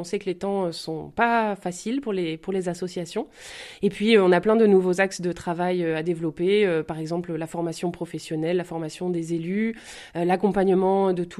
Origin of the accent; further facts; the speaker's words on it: Limoges, Nouvelle-Aquitaine, France; Moi, je suis originaire de Limoges. J'ai beaucoup vadrouillé. Et voilà, enfin, je reviens dans ma terre natale